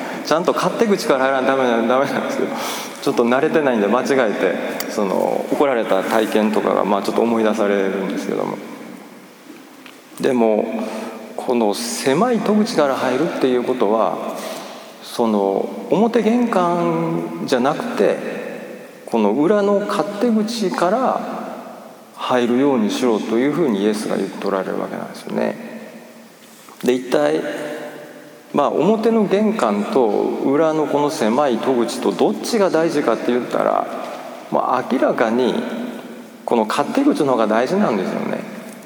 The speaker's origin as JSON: {"language": "Japanese", "town": "Kobe", "region": "Hyogo", "country": "Japan", "said": "まあ、私はまあ神戸出身なんですが"}